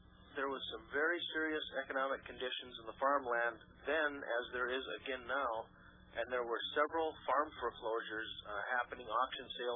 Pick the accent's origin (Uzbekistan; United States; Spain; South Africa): United States; Medina, North Dakota; I was raised in Medina, North Dakota, a little town of 500 people, about 70 miles east of Bismarck, our capital city, right along Interstate 94.